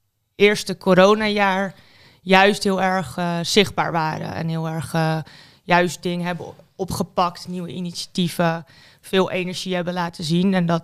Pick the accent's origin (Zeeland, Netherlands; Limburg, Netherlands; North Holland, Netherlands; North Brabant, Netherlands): North Holland, Netherlands; Diemen; also born or lived in Amsterdam; now in Weesp, Netherlands; Geboren in Amsterdam trouwens, in het ziekenhuis. Dus er staat wel Amsterdam op mijn legitimatie. Maar nee, in Diemen echt helemaal opgegroeid.